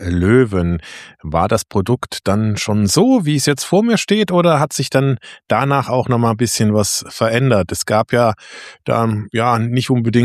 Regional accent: Saarland, Germany; Mixery aus dem Saarland, ja, wo ich herkomme

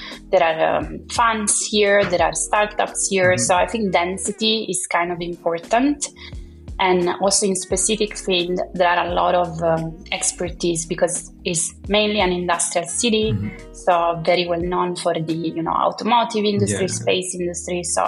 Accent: Turin, Piedmont, Italy; English is a second language; I'm from Turin, so I feel like I'm not neutral on this answer.

